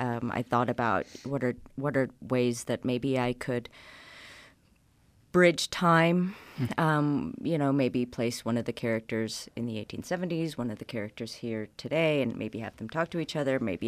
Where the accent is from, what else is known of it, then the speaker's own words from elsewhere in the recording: Idaho, United States; now in Utah, United States; I grew up in Idaho, but have spent the last two decades here and consider myself a Utahn.